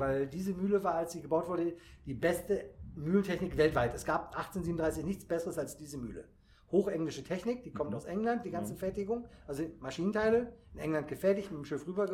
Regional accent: Uelzen, Lower Saxony, Germany; Ich komme aus der Region Uelzen

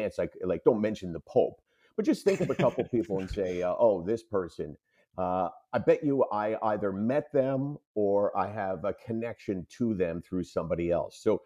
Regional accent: Toronto, Ontario, Canada; born there; I was born in Toronto, came from a really close family.

